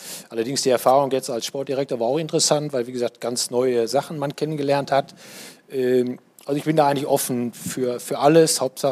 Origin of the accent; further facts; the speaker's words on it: Paderborn, North Rhine-Westphalia, Germany; Paderborn kam ein bisschen zu kurz, weil ich komme aus Paderborn.